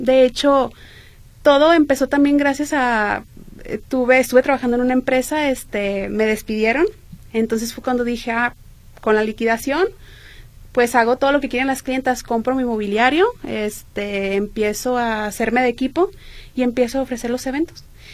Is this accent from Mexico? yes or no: yes; Sonora, Mexico; moved away as an adult; now in Guadalajara, Mexico; Yo no soy de aquí, yo soy de Sonora.